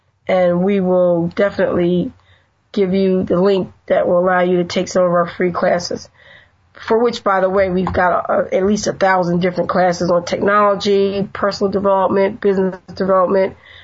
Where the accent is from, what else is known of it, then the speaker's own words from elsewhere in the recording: New Jersey, United States; We are from New Jersey, and we did a show in New Jersey near Atlantic City